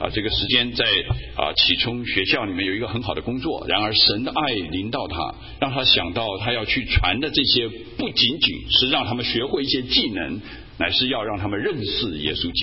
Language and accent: Chinese; China; 其实，我们中国人都非常节俭啊，你知道，我们小的时候啊，生活的环境都不是太好啊，